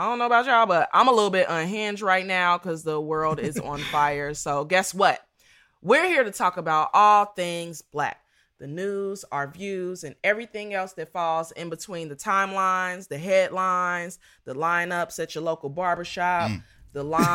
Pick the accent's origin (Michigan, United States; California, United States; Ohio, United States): Ohio, United States; Dayton; I'm from Dayton, Ohio, of course. If you ain't heard about it, open up Google Maps.